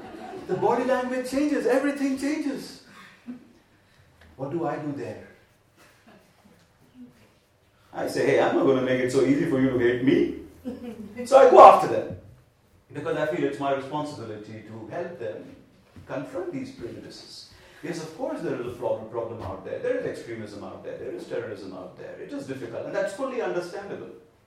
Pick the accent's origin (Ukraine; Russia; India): India; Where do you come from? I come from India.